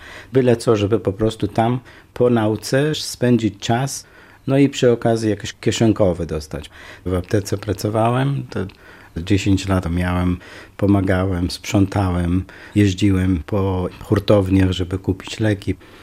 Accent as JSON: {"language": "Polish", "town": "Erbil", "region": "Kurdistan Region", "country": "Iraq", "second_language": "Polish", "lives_now": "Poland", "said": "ja jestem Kurdem z Kurdystanu Irackiego, miasto Irbil, stolica Kurdystanu."}